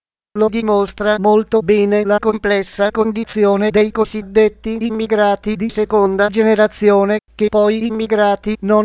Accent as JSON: {"language": "Italian", "region": "Sicily", "country": "Italy", "said": "E lo dico da siciliana, ecco"}